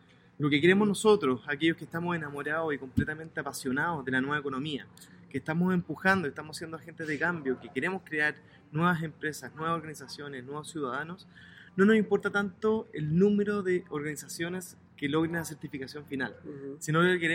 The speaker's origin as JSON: {"language": "Spanish", "country": "Chile", "said": "un chileno que lleva más de 10 años trabajando"}